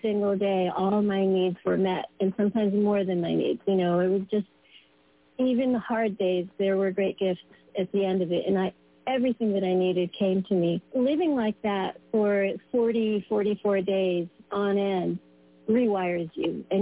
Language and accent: English; Colorado, United States; I was born in Colorado and I grew up in the mountains, so I was able to have that immediate access to wild, raw nature.